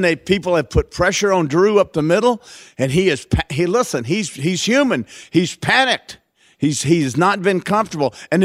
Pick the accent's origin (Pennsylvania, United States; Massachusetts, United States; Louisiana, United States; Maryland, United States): Louisiana, United States; And But I'm from Louisiana. I've been a Saints fan my whole life.